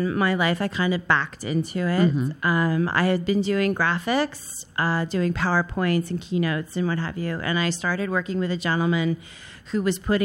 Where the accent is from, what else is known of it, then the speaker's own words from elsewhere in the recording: New York City, New York, United States; So I'm born and raised here in New York City. I grew up on 92nd West End.